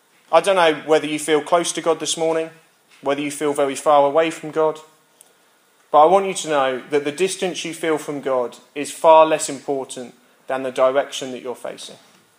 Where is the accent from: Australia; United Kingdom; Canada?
United Kingdom; We're really bad at this as British people